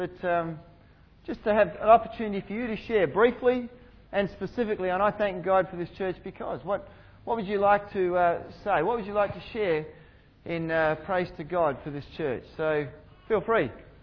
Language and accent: English; Harvey, Western Australia, Australia; now in Perth, Australia; and I'm from Harvey.